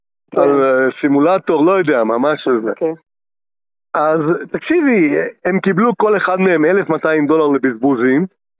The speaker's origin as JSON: {"language": "Hebrew", "country": "Morocco", "said": "אני אבא מרוקאי"}